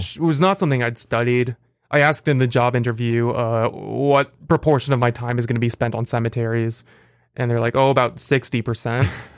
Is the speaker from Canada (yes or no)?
no; Bloomington, Indiana, United States; So I grew up in Bloomington. That's where it starts.